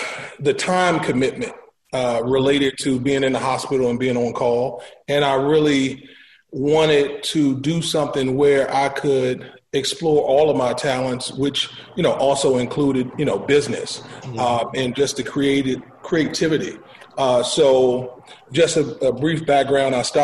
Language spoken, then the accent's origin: English; Washington, District of Columbia, United States; native of Washington, D.C., born and raised in Southeast, always wanted to provide a service to the world.